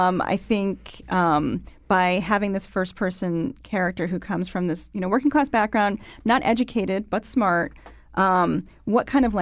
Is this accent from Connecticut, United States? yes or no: yes; Connecticut, United States; So when I say I'm from Connecticut, people say, oh, and they kind of shake their head because they think they know where I'm coming from.